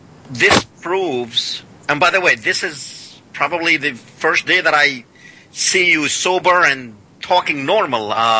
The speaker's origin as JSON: {"language": "English", "region": "Louisiana", "country": "United States", "tie": "born or raised there", "said": "We're going to go to Larry in Louisiana, actually, my home state."}